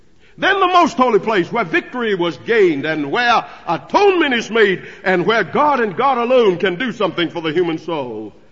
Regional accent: North Carolina, United States; born there; I try to explain to her that I was born in North Carolina.

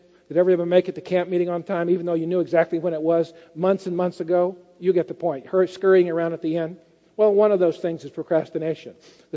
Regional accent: California, United States; moved away as an adult; Now, I was raised in California where everybody was you guys, but when I married Kathy and went to the Southern Union, it's all y'all.

